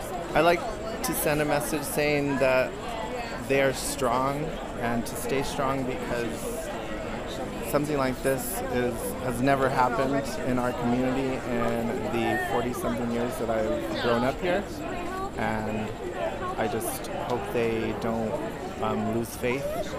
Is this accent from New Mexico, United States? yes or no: yes; Las Cruces, New Mexico, United States; also born or lived in El Paso; I'm from Las Cruces, New Mexico. I was born in El Paso.